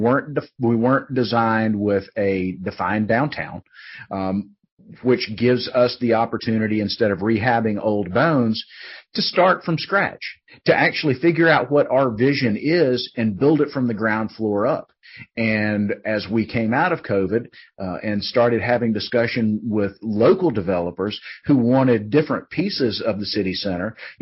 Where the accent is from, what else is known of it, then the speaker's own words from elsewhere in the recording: Malden, Massachusetts, United States; growing up in Malden, I didn't see a lot of change on our main street or any of our main thoroughfares.